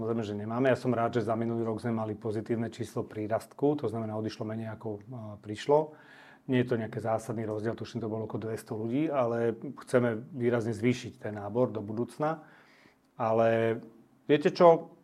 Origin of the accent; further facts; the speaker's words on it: Bratislava, Bratislava Region, Slovakia; Vyrastal som v Bratislave, takže som tam zažil mnoho vecí.